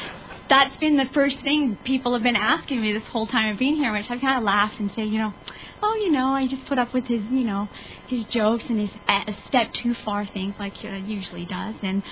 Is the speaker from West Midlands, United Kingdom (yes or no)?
yes; Birmingham, West Midlands, United Kingdom; born there; I was born in Birmingham, England, to a young, inactive mother of two